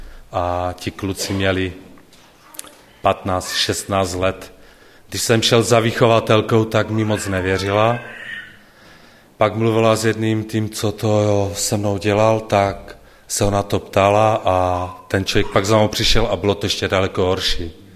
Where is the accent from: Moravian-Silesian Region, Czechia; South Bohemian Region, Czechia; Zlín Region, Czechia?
Moravian-Silesian Region, Czechia; Frýdek-Místek; vyrůstal jsem v dětském domově ve Frýdku Misku, zhruba asi 13-14 let.